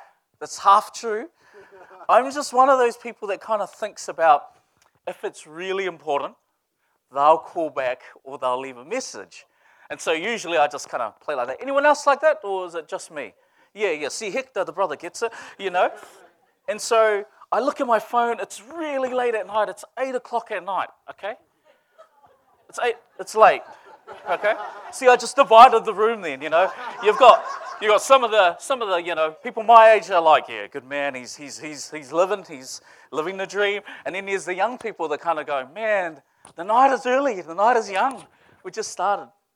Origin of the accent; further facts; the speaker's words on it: Samoa; first language Samoan; English is a second language; Te ao manuia in my language, in my native tongue, in Samoan, our culture, which means good morning.